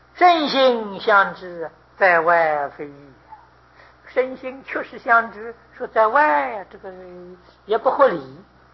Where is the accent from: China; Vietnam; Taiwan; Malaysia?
Taiwan; Taipei; 比如我们说我们台湾那个钟啊，台钟啊，那真的叫钟吗？我们台北人看它了